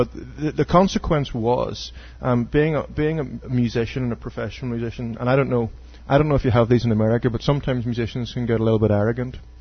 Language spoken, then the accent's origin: English; Ireland; moved away as an adult; also born or lived in England; I, like a mug, was put forward, being Irish, thinking I could convert an English university in the first term